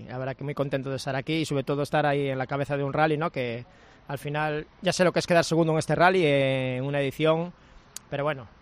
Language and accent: Spanish; Salceda de Caselas, Galicia, Spain; aparte de que pase por Salceda, que es mi tierra, yo este rally lo viví ya desde pequeñito